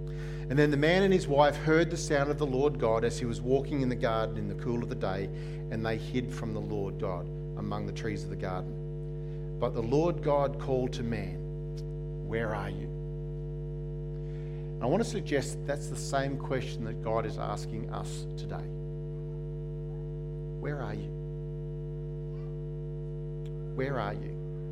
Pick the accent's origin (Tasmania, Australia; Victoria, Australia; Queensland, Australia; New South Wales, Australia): Queensland, Australia; I'm a Queenslander. That's probably as close as it gets. If I need to narrow it down, I've spent more of my life living on the Darling Downs than I have anywhere else.